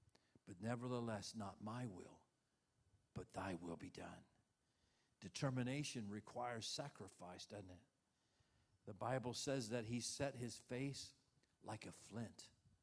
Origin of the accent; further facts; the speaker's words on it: United States; How many of you know we are blessed to be born and raised in America?